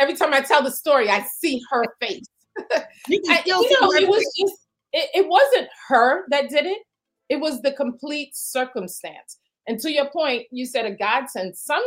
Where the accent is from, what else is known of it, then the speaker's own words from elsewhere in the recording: Brooklyn, New York, United States; moved away as an adult; Now, I'm from Brooklyn, New York. I had an opportunity to relocate with J.P. Morgan, and I was so thrilled to get out of that cement jungle.